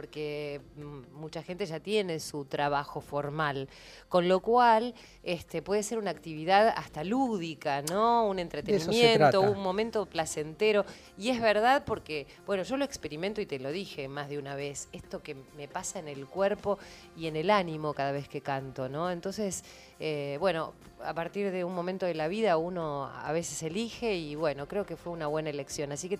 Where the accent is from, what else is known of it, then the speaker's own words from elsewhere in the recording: San Antonio de Areco, Buenos Aires Province, Argentina; yo soy de San Antonio de Areco